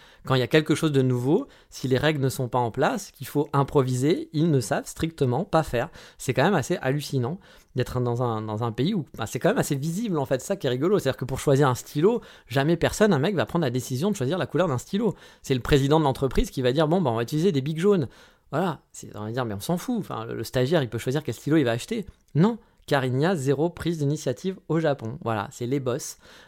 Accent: France; now in Japan; Mais en tant que Français, je me sens obligé un peu de râler

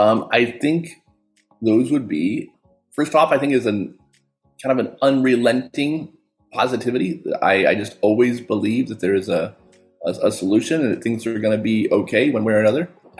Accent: Boynton Beach, Florida, United States; I grew up right here in Boynton Beach, Florida. Boynton Beach is about an hour north of Miami. And I've actually lived in the same neighborhood, in the same development for my entire life.

